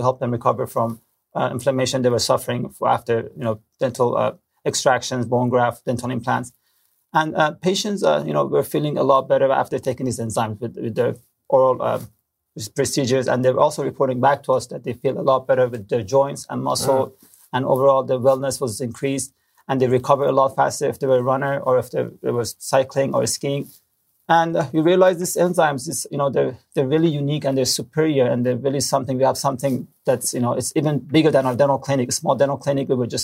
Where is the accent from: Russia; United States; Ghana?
United States; California; You know, I'm also from Orange County. I went to Laguna East High School here and graduated from Laguna Hills and went to UCI